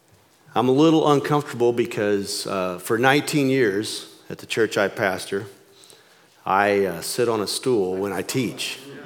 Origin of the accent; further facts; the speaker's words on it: Missouri, United States; I was raised in Iron and Reynolds County, Missouri